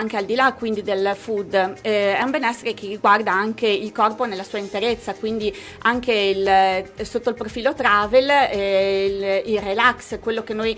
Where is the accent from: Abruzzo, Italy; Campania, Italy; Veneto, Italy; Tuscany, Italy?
Veneto, Italy; Belluno; born there; now in Rovigo, Italy; Io sono nata a Belluno, ma da tanti anni ormai vivo in provincia di Rovigo.